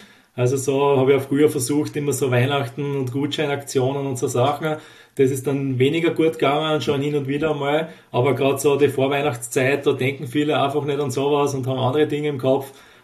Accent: Graz, Styria, Austria; Ich wohne eigentlich auch selbst noch in Graz, also ich bin immer noch Grazer.

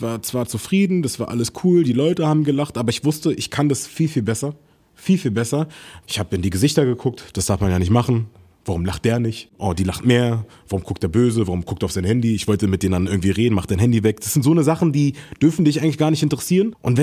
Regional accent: Hamburg, Germany; Meine Heimatstadt, würde ich sagen

